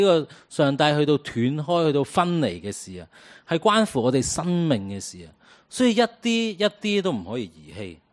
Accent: China; 正如我们中国人有句说话是什么，身体发肤受之父母嘛

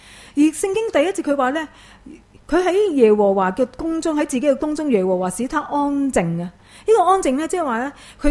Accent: Hong Kong; 现在对于我们香港人来讲

